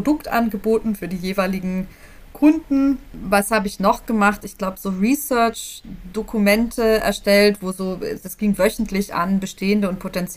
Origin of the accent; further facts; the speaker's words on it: Mexico; accent: Mexican Spanish; Man muss dazu sagen, mein spanischer Akzent ist eben ein mexikanischer Akzent.